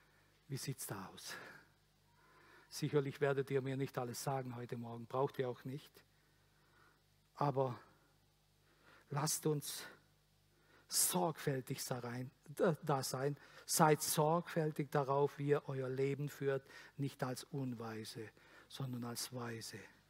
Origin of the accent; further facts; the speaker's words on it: Arad, Arad County, Romania; Dort, wo ich aufgewachsen bin, in Arad, in Mikalaka